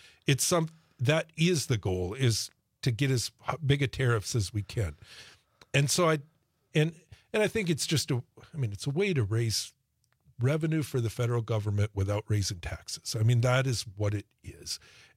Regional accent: United States; Yeah. And yeah, I mean, we're American citizens and we don't know what's happening right. from day to day, right?

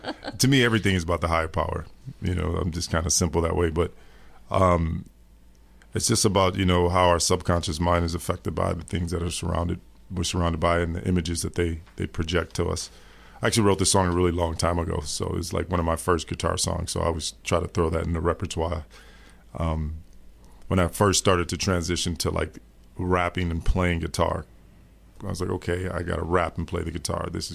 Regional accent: Madison, Wisconsin, United States; But it was hard not to be influenced by Jimmy growing up in Madison.

